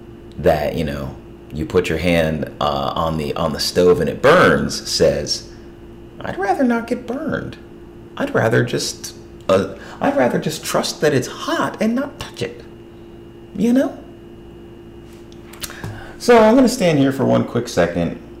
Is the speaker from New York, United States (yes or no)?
no; New Jersey, United States; growing up in Italian culture and Jewish culture in Northwest New Jersey, I had never had tamales until I was probably 25.